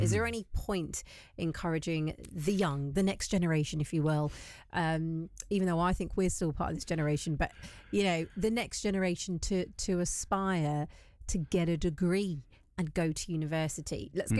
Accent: London, United Kingdom; But I genuinely think as a Londoner, it impacts everything that we do.

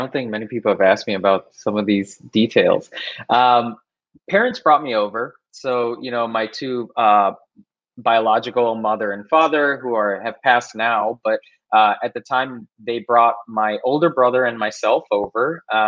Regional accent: Naperville, Illinois, United States; So I grew up in Indian Prairie School District. I was pretty much the only brown guy or brown person really there. There was one other family that was in our court. It's very different now in Naperville with the population these days.

